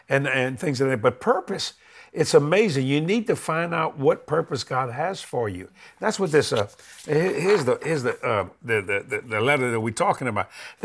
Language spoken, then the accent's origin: English; New Orleans, Louisiana, United States; We are New Orleans people, West Bank, because I was born in Algiers and mom and them was raised up in Westwood, which is the West Bank of New Orleans.